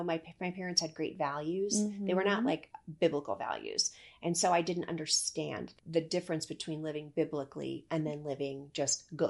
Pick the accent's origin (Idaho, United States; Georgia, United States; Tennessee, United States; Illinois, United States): Illinois, United States; Chicago; And I was raised in the Chicago area, and it was a crazy, chaotic world.